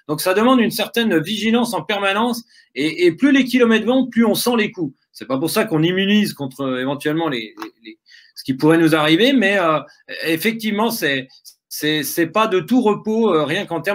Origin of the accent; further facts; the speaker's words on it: Brittany, France; dès qu'on est breton, je pense qu'on est aussi un peu rouleur